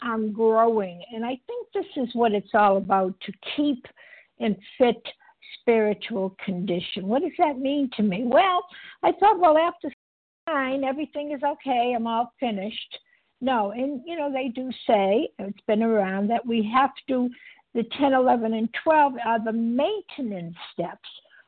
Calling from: Massachusetts, United States; Oh, I call from Massachusetts.

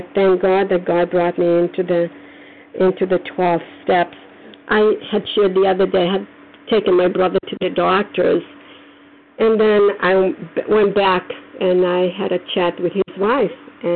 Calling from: Foxborough, Massachusetts, United States; I'm calling from Foxborough, Massachusetts.

